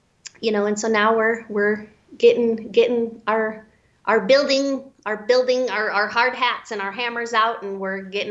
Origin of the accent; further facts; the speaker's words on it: Detroit, Michigan, United States; now in Milwaukee, United States; So I grew up in Detroit, and I lived in the Detroit area, and I moved 400 miles away. I am in Milwaukee, Wisconsin now.